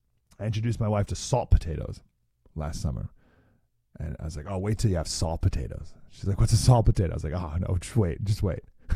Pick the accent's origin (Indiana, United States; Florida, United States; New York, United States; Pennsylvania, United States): New York, United States; Syracuse; That's where I grew up. I consider my hometown Syracuse, New York. Cuse is in the house, all right?